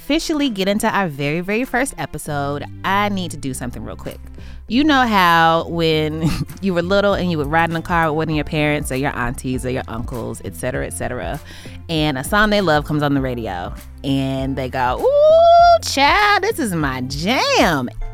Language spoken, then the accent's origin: English; the South, United States; even as a Southerner, I didn't even know that something like the Southern Gothic aesthetic even existed.